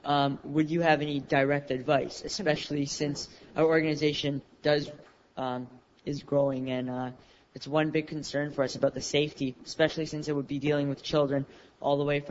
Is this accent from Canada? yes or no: yes; Toronto, Ontario, Canada; I'm from Toronto.